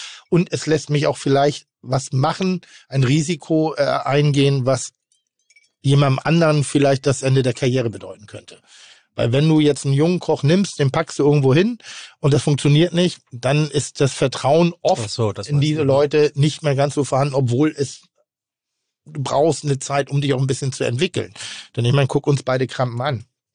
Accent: Pinneberg, Schleswig-Holstein, Germany; Ich komme aus Pinneberg.

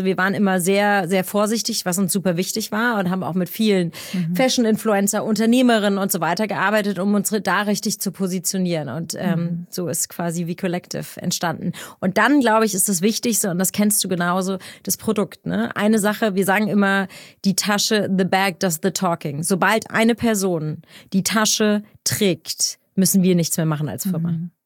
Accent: Frankfurt, Hesse, Germany; ich bin in Frankfurt aufgewachsen

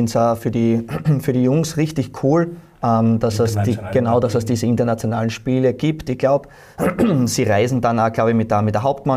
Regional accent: Styria, Austria; würde man sich halt einfach irgendwie wünschen, als Steirer, dass dann trotzdem vielleicht der ein oder andere Junge ist

